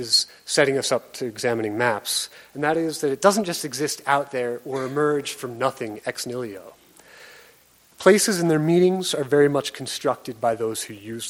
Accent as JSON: {"language": "English", "region": "New York", "country": "United States", "tie": "born or raised there", "lives_now": "Kansas, United States", "said": "I grew up in New York. I thought I was going west when I moved to Kansas."}